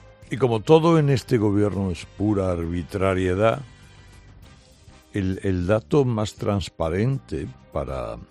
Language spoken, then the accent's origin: Spanish; Andalusia, Spain; los andaluces, como andaluz, lo pagaremos como español.